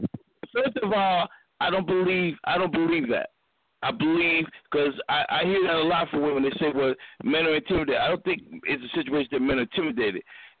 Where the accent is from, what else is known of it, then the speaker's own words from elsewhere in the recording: Philadelphia, Pennsylvania, United States; where I grew up on the East Coast is different, Philly.